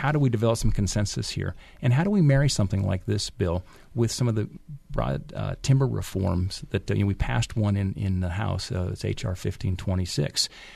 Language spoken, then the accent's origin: English; Montana, United States; I've spent a lot of time above 9 and 10,000 feet growing up in Montana and passionate about the outdoors and wilderness experiences.